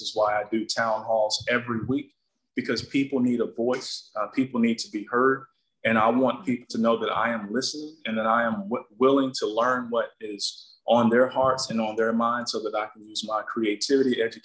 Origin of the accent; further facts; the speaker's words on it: Florida, United States; I started doing hair growing up in Hardee County out of necessity because where I'm from, there wasn't any ethnic barbershops to go to.